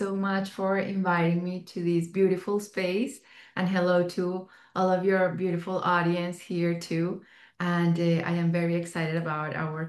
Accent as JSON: {"language": "English", "town": "Bogota", "region": "Bogotá D.C.", "country": "Colombia", "lives_now": "United States", "said": "Okay, so I am from Bogota, Colombia. And I live right now in the United States."}